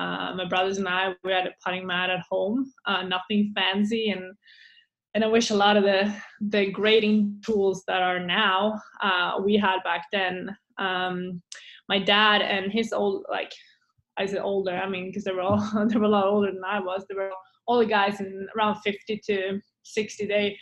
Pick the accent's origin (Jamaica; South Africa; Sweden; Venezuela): Sweden; now in United States; But I guess it's just the Swedish in me